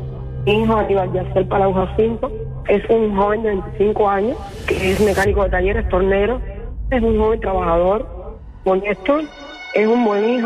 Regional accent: San José de las Lajas, Mayabeque, Cuba; de San José de las Lajas. Porque sinceramente, por la libertad de mi padre, doy todo.

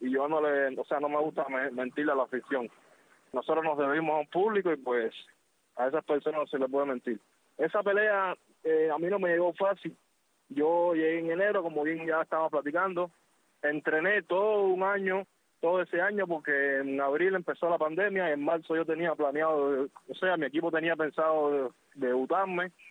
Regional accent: Cuba; moved away as an adult; now in Mexico; yo salí de Cuba con 21 años, sí, en el 2020, o sea, yo llegué en enero de 2020

